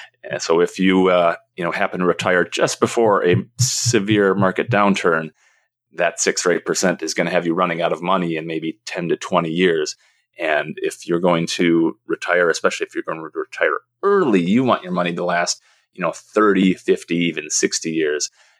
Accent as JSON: {"language": "English", "region": "Minnesota", "country": "United States", "said": "So I am a Minnesotan, and I decided to accept a full tuition scholarship to the University of Minnesota, a school that both my mother and father and my father's father attended."}